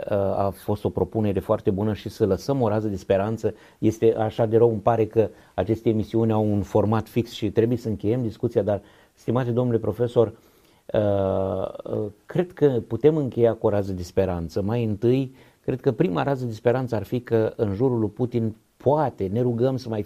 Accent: Romania; Din nou sunt mândru că sunt român.

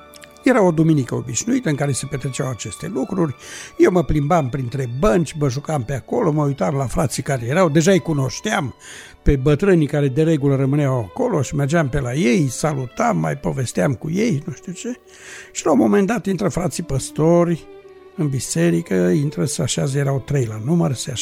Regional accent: Timișoara, Timiș County, Romania; sunt din Timișoara, de la Biserica Elim.

